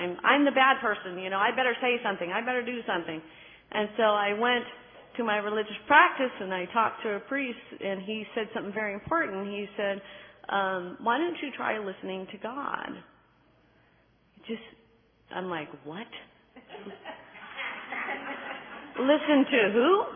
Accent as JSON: {"language": "English", "town": "San Jose", "region": "California", "country": "United States", "said": "I am from San Jose, California. Just hop and a jump over."}